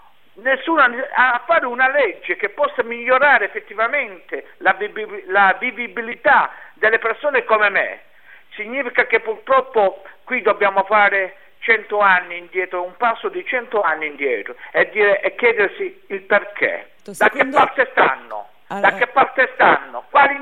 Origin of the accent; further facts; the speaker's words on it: Calabria, Italy; born there; moved away; perché io volevo stare nella mia terra, perché la mia terra dove sono nato è la Calabria, io amo la mia terra, ho dovuto lasciare tutto, fuggire di notte